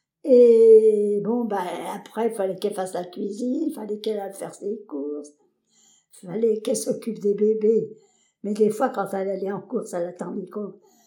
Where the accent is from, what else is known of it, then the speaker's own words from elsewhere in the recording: Montreuil, Île-de-France, France; also born or lived in Mansle; je suis née le 17-3-35 à Mansle, en Charente. Mes parents habitaient la campagne quelques années, et je crois que, je suis pas sûre, hein, que je devais avoir 3 ans quand ils sont partis sur Paris. Okay. Donc à Montreuil